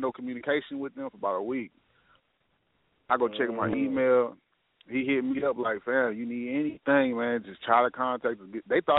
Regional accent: Minnesota, United States; You know, I'm from, born and raised in Minnesota, Northside, 1411 Penn, 1211 Penn, North Common Park.

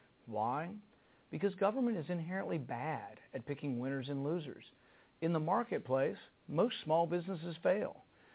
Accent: Kentucky, United States; including my home state of Kentucky

